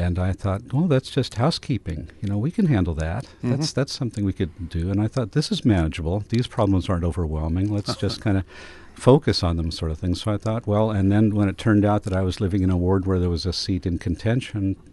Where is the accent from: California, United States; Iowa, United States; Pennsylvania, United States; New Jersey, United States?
California, United States; Sacramento; also born or lived in Pasadena; I was born in Pasadena, Southern California. Spent most of my life in Northern California in the Sacramento area, Central Sacramento Valley kind of thing.